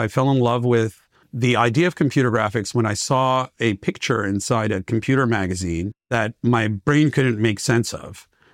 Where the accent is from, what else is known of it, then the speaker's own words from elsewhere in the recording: Los Angeles, California, United States; Los Angeles.